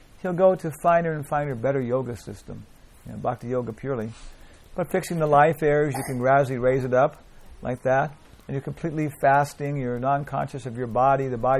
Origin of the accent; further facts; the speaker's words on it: Guam; born there; I was born on Guam. Guam is also a part of the United States of America.